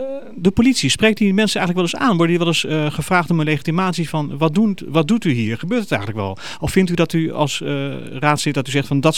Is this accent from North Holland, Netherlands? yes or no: yes; Amsterdam, North Holland, Netherlands; ik ben gewoon Amsterdammer